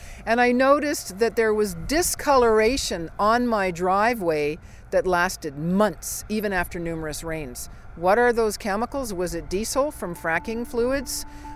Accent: Rosebud, Alberta, Canada; from Rosebud, Alberta. And we're now in Rosedale, about 45 minutes drive northeast to get potable water.

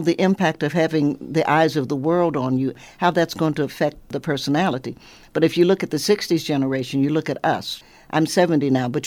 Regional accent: Knoxville, Tennessee, United States; I grew up in Knoxville, Tennessee. My father and mother moved to Cincinnati

